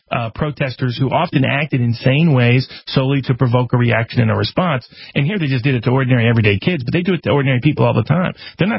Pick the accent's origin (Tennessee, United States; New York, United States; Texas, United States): Tennessee, United States; I knew folks I grew up with in Southeast Tennessee